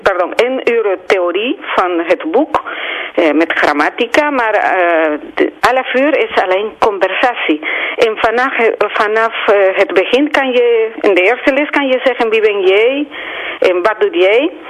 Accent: Peru; first language Spanish; Dutch is a second language; now in Netherlands; Nee, ik kom uit Peru.

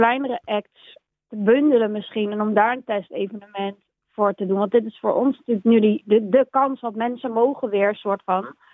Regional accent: Groesbeek, Gelderland, Netherlands; now in Haarlem, Netherlands; Maar dat voel ik ook in Groesbeek, waar ik vandaan kom, waar mijn familie nog steeds woont. En dat voel ik ook hier in Haarlem.

